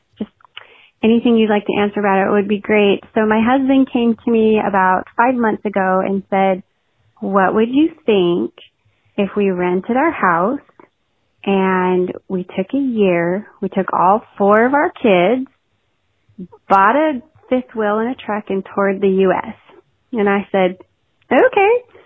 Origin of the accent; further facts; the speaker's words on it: California, United States; I am from California.